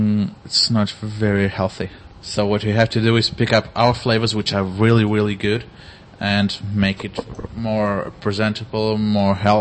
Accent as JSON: {"language": "English", "region": "Madeira", "country": "Portugal", "lives_now": "Lisbon, Portugal", "said": "I'm from Madeira Island. I've only been in Lisbon for 10 years now."}